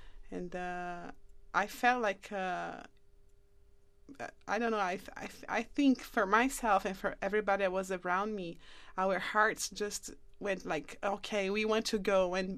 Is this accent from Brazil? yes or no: yes; Brazil; now in Rome, Italy; I'm from Brazil and I've been living in Rome for 4 years.